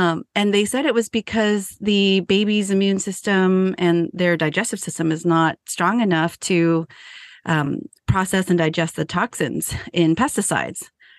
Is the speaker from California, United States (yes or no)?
yes; San Jose, California, United States; I was born and raised in San Jose, right?